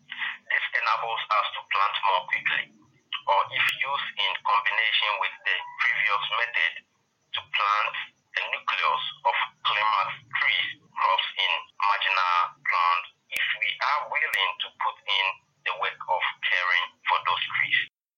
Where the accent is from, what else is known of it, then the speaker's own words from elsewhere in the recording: Ghana; from Ghana.